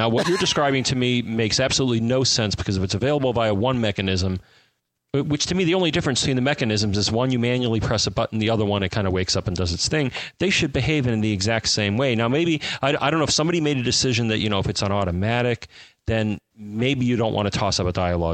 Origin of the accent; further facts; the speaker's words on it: Southern Canada, Canada; So, oh, well, where I was, you know, which a little, you know, kind of southern part of Canada.